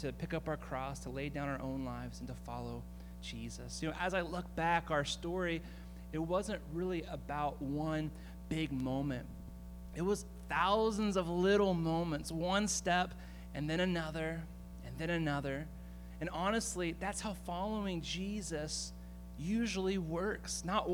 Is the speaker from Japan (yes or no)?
no; Pennsylvania, United States; Even though we're both from Pennsylvania, we didn't meet until we were in Minnesota in college. We had to go all the way to Minnesota to meet.